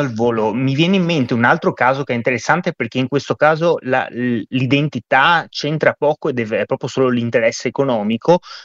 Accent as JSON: {"language": "Italian", "town": "Venice", "region": "Veneto", "country": "Italy", "tie": "born or raised there", "lives_now": "Bologna, Italy", "said": "io mi sento bolognese veneziano perché sono cresciuto a Venezia e vivo a Bologna"}